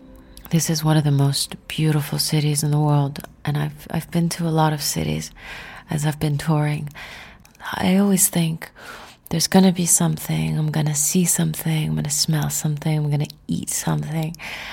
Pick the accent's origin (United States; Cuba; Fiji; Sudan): Cuba; I tell people I come from Cuba, they just immediately get this smile on their face